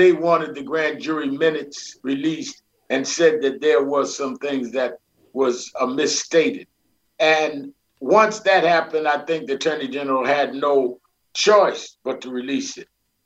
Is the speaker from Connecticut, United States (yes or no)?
no; Brooklyn, New York, United States; I grew up in Brooklyn, New York, but I joined Dr. King's organization the year he was killed. I was 13 years old. I became youth director of the New York chapter.